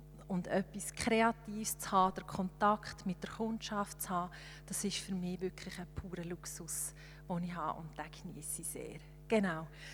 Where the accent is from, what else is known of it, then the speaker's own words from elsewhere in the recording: Winterthur, Zurich, Switzerland; born there; also born or lived in Frauenfeld / Herisau / Bernese Oberland / Schaffhausen; Ich bin in Winterthur geboren, nicht zu Frauenfeld war. Von Frauenfeld sind wir auf Herisau, also haben mal Gabi Zöllert, vom Appenzellerland nach ins Berner Oberland.